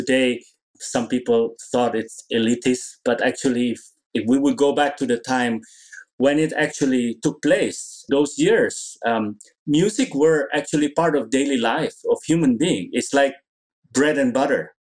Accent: Indonesia; I grew up in Indonesia.

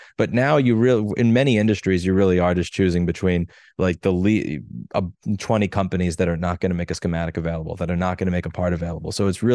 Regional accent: Brooklyn, New York, United States; I grew up in Brooklyn. I'm not a farmer.

